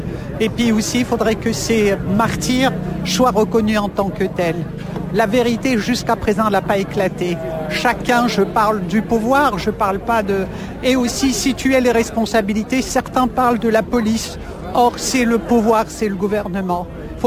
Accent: Algeria; Je suis algérienne, je suis une enfant de la guerre et je sais ce que c'est que la guerre.

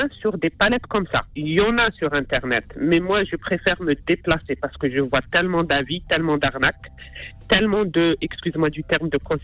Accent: Cergy-Pontoise, Île-de-France, France; bon, je suis de Cergy-Pontoise, je recherche dans l'Île-de-France.

